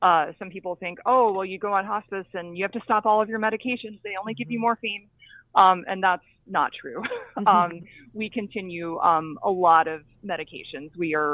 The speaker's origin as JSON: {"language": "English", "region": "the South", "country": "United States", "tie": "born or raised there", "said": "I grew up in the South. I did fellowship in the South, and food is love in the South."}